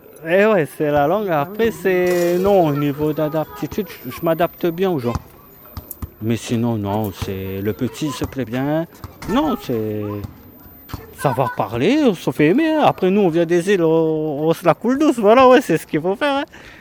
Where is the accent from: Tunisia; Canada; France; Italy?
France; Réunion; je venais de la Réunion